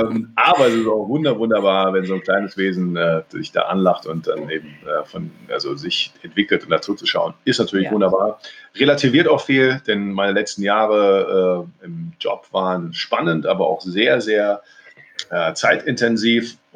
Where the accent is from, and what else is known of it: Cologne, North Rhine-Westphalia, Germany